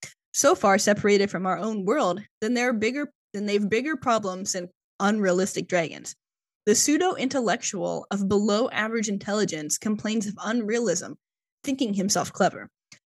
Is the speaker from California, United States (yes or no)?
yes; Burbank, California, United States; I'm from Burbank.